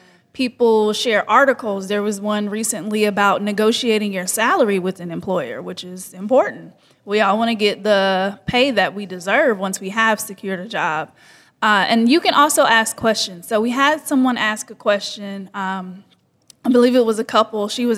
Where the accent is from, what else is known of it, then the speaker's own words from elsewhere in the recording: North Carolina, United States; So, as Mr. Davis said … I am from North Carolina.